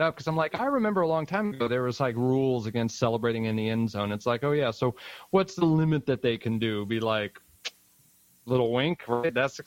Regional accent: California, United States; Because I'm from the Bay Area, but you know, I'm up here in Seahawks country

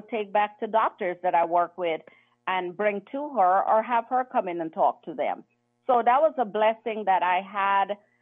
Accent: Guyana; And although I'm from Guyana, I'm like, oh my goodness, I'm gonna send my child to the Caribbean.

